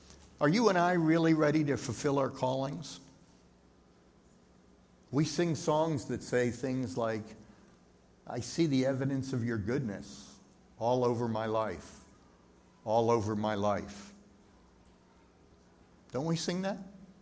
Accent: Pennsylvania, United States; we wound up sitting behind people that were from the next town over where we grew up in Pennsylvania.

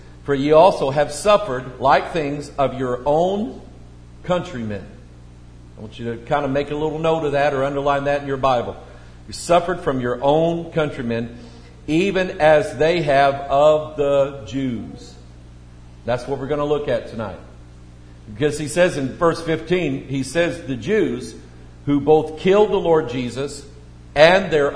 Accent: Missouri, United States; I'm 10 Hillsdale. I'm from Missouri."

